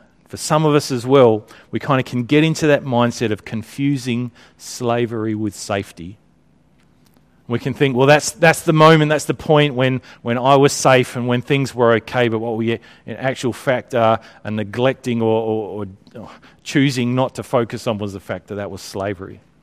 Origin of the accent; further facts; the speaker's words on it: Australia; in Australia we claim like Russell Crowe as an Aussie